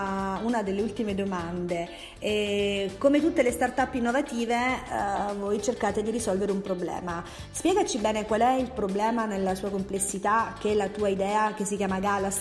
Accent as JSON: {"language": "Italian", "region": "Calabria", "country": "Italy", "said": "io sono calabrese come te, quindi sono veramente felice di scoprire queste realtà nella mia terra"}